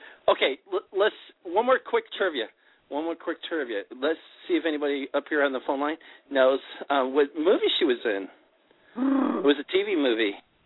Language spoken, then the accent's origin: English; Chicago, Illinois, United States; I'm from Chicago.